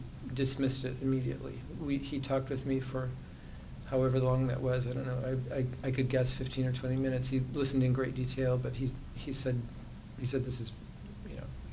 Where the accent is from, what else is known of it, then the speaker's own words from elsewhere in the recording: New York, United States; I'm from New York, and when I pulled up, I just stopped where I could stop.